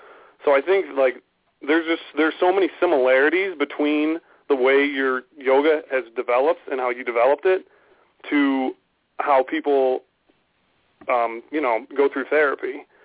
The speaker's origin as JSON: {"language": "English", "town": "Chicago", "region": "Illinois", "country": "United States", "said": "I'm from Chicago, and kind of take it from there."}